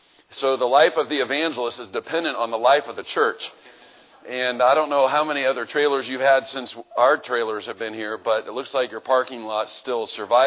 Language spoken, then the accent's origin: English; Kansas City, Missouri, United States; And, of course, we're from Kansas City, and so we love coming into Chiefs territory.